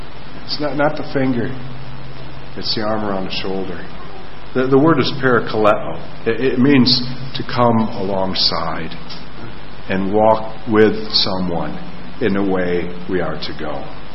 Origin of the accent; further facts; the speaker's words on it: Grand Rapids, Michigan, United States; when I was a boy growing up in Grand Rapids, Michigan, in the U.S., a city that's known as the city of churches